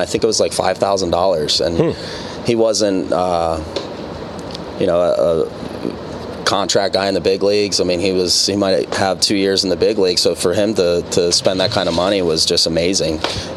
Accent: Lebanon, Ohio, United States; Yeah, growing up in Cincinnati, I was actually 30 minutes north of here in Lebanon

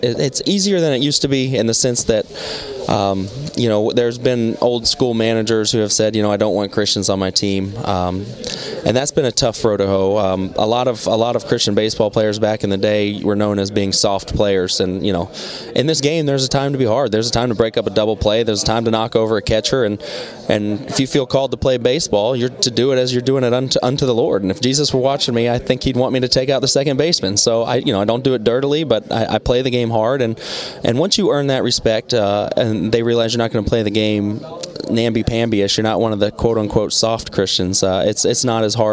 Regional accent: the South, United States; You know, me growing up in the South, and then you meet them

